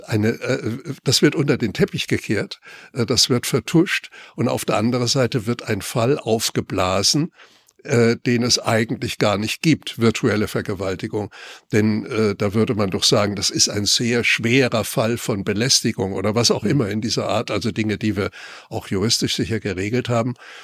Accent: Rhineland-Palatinate, Germany; bei uns in der Pfalz hat man diese Männer Dünnmänner genannt

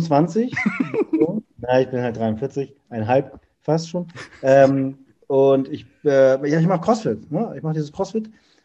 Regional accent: Hamburg, Germany; ich habe eine Familie und ich komme aus Hamburg.

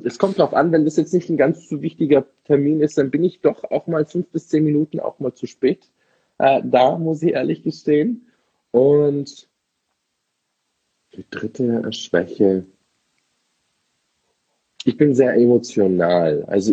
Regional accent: Munich, Bavaria, Germany; Ich bin ja waschechter Münchner Bayer.

